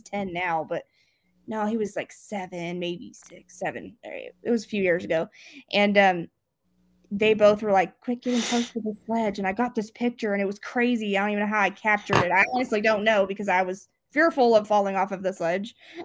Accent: Scotland, United Kingdom; because I'm Scottish and I'm very into my heritage

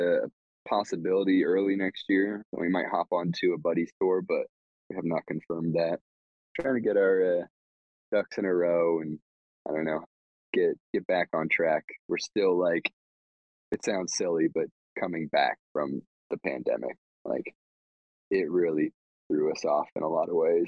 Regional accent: California, United States; I'm originally from Ventura County, and my aunt lives in San Diego, so I'm like

